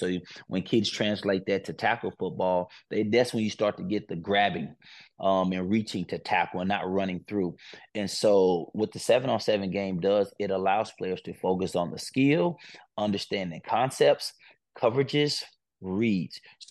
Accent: United States; now in Calgary, Canada; being a pro 10 years, man, and growing up in the States, like, we've never done anything like that.

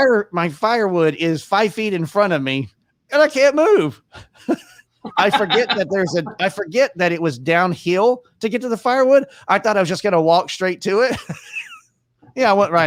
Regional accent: Texas, United States; because I was born and raised in Texas

